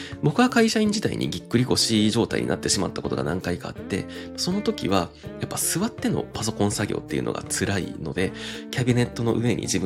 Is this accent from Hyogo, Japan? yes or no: yes; Kobe, Hyogo, Japan; also born or lived in Christchurch, New Zealand / Houston, United States; now in Tokyo, Japan; 私が現在住んでいる東京都、私の出身地である兵庫県神戸市、私のもう一つのふるさとであるニュージーランドクライストチャーチ、そして私が2年間仕事で駐在していたアメリカテキサス州ヒューストン